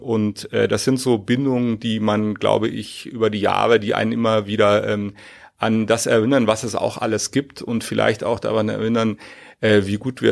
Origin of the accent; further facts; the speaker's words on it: Munich, Bavaria, Germany; first language English; German is a second language; meine Mutter hat mit mir Englisch geredet. Das war also meine erste Sprache. Das führte dann dazu, dass ich als dreijähriger blonder Junge in München in Lederhosen im Kinderwagen durch die Stadt geschoben wurde